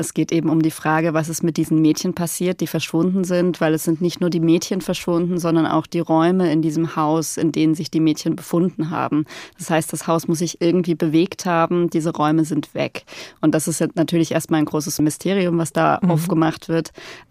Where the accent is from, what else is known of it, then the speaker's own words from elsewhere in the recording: Baden-Württemberg, Germany; Also ich bin im Nordschwarzwald aufgewachsen